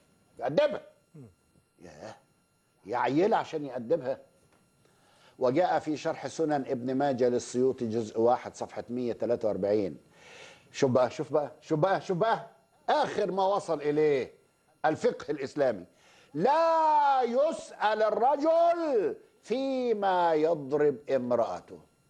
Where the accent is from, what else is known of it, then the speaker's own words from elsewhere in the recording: Egypt; أنا راجل مصري يعني وبنتكلم